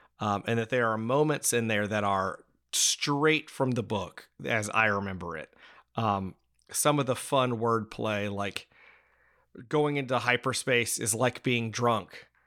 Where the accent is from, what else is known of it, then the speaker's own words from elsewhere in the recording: Southeast, United States; because we were raised in the Southeast United States, where some of this stuff just didn't happen.